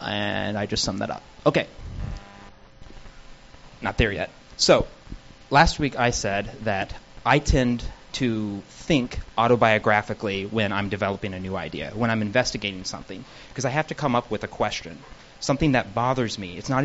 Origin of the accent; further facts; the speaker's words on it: Ohio, United States; I grew up in Ohio, by the way.